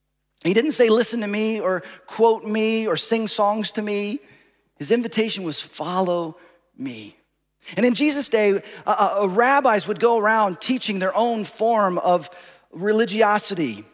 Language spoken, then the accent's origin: English; Dallas-Fort Worth, Texas, United States; moved away as an adult; also born or lived in Seattle; now in Los Angeles, United States; I grew up in Dallas-Fort Worth and ended up moving with my new bride to Seattle and then to Los Angeles, where we served for 17 years in those 2 locations, far away from family and friends